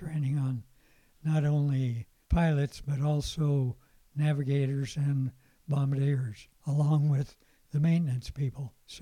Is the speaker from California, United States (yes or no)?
yes; California, United States; They were going to send me up into New England, and I was from California, so I thought, since my family was here in California